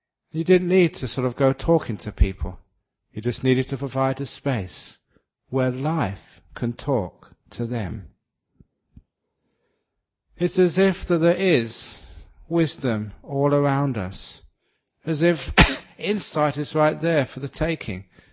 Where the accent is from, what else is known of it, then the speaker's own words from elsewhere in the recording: London, United Kingdom; I remember as a kid growing up in London, which was a very, very noisy city.